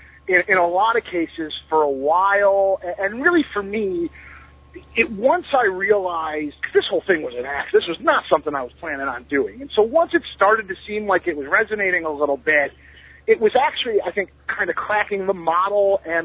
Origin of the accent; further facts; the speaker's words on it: Detroit, Michigan, United States; I grew up in Detroit, which is a great wrestling town.